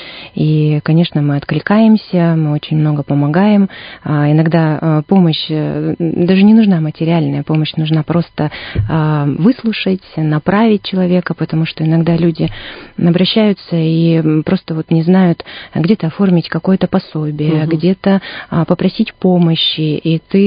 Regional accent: Bratsk, Irkutsk Oblast, Russia; now in Irkutsk, Russia; Моя малая родина. Это город Братск, там я выросла, там я получила свои два образования. В 2005 году я переехала в город Иркутск.

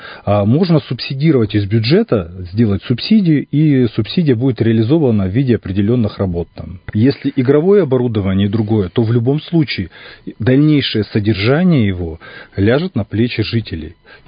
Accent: Irkutsk, Irkutsk Oblast, Russia; Я расцениваю город Иркутск на любой территории, где я нахожусь, вот как это мой родной город.

